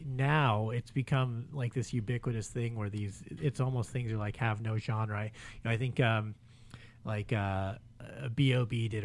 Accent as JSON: {"language": "English", "town": "Long Beach", "region": "California", "country": "United States", "tie": "born or raised there", "said": "I grew up in Long Beach, so my go to is like G-Funk. I mean, that's what I grew up on, and I mean that's the neighborhood I grew up in, and what I love."}